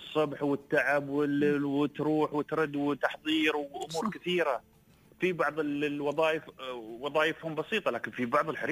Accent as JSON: {"language": "Arabic", "country": "United Arab Emirates"}